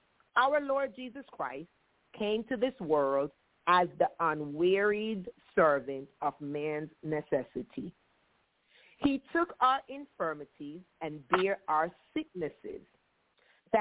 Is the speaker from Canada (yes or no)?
no; Jamaica; growing up in Jamaica, I've always seen her, the yard that she occupies